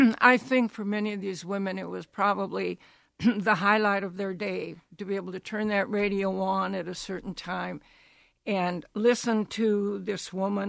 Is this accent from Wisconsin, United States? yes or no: no; South Dakota, United States; I remember growing up in South Dakota, WNAX Yankton had Lynn Spies, and everyone in South Dakota listened to her, her radio program